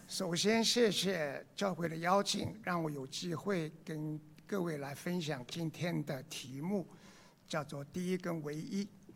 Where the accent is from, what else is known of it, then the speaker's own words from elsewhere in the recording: Taiwan; also born or lived in Shanghai, China; now in Austin, United States; 那我祖籍是浙江，我在上海出生，不到一岁我们全家就到台湾去了那我过去20年，有20年是在美国做事，20年是在中国做事那我现在是住在 Austin 德州